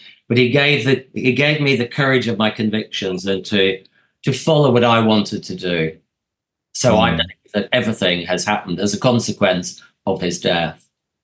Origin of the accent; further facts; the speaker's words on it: Northern Ireland, United Kingdom; I grew up in the Troubles.